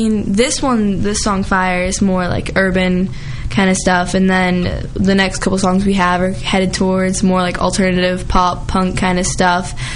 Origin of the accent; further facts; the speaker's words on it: Virginia, United States; born there; Actually, I was born in Virginia. My mom was born in England. But I come over here a lot.